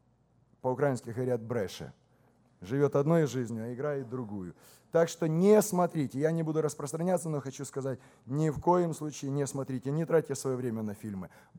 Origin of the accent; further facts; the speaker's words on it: Tennessee, United States; Мы из Теннесси, и там знают, что это такое.